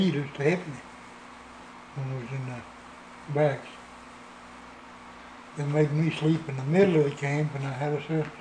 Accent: United States; I was born in Edmonds County, stayed in Edmonds County.

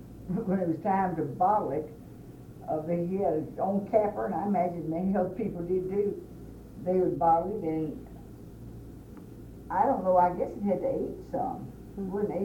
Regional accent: Bardstown, Kentucky, United States; Well, I was born in Bardstown, July 6, 1916. I've lived here all my life.

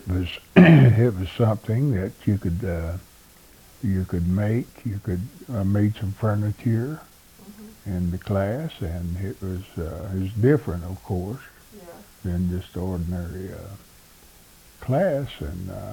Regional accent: Jones Fork, Kentucky, United States; Over in Jones Fork.

